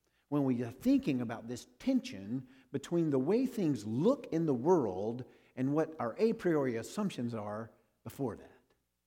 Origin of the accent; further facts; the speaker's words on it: the South, United States; But since I'm from the South, we'll go with a priori, right?